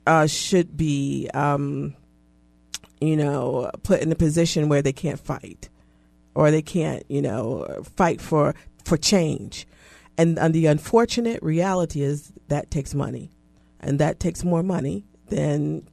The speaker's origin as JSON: {"language": "English", "country": "United States", "said": "As an American, I would like to know who it is and who is driving it."}